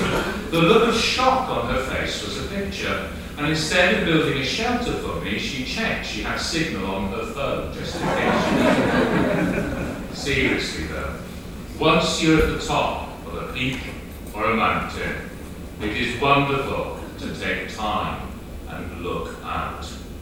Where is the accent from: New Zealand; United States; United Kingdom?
United Kingdom; Wales; I am Welsh. We have mountains, not peaks, eh? A mynydd, not a brig.